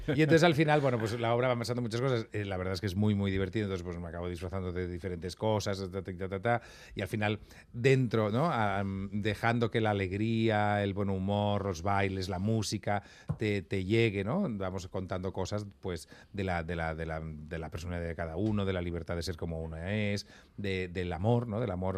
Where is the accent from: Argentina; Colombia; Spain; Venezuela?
Spain; Catalonia; Esto yo me lo reconozco como muy catalán, ¿sabes? Que tenemos la casa arriba y ahí abajo tenemos el negocio.